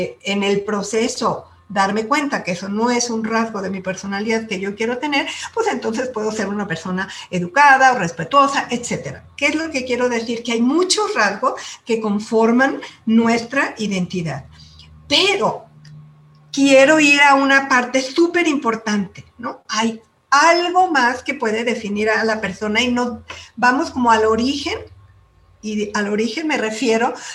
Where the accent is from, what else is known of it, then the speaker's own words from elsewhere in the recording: Ciudad Obregón, Sonora, Mexico; born there; yo soy del norte de México, yo soy sonorense porque nací en Ciudad Obregón, Sonora, ¿no? Y soy una mujer, soy mexicana, soy sonorense